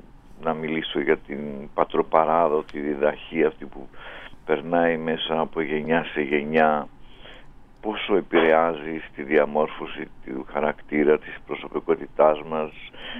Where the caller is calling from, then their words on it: Greece; Σας ακούω από το χωριό μου, Μελάτε Σάρτα, σε ένα μικρό χωριό στα ημιωρινά.